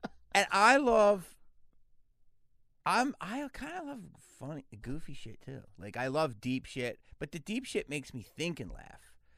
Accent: Philadelphia, Pennsylvania, United States; No, I'm from Philly.

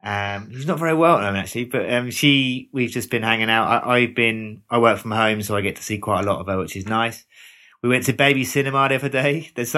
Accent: South West England, United Kingdom; British Universities Championships down in Bicton in Devon, down near my hometown.

